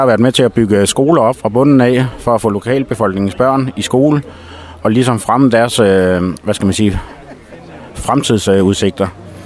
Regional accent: Copenhagen, Capital Region of Denmark, Denmark; now in Frederikshavn, Denmark; faktisk er jeg oprindeligt københavner, men har boet heroppe i 12 år nu.

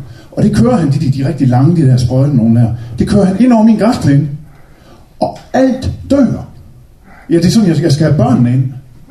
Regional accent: Aarhus, Central Denmark Region, Denmark; Jamen, jeg kommer fra Aarhus, og har boet derinde i mange, mange år.

